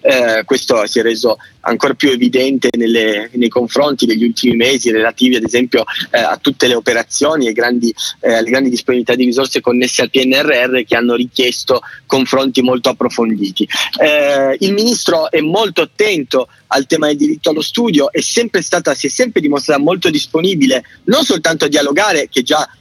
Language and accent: Italian; Piedmont, Italy; io che provengo dal Piemonte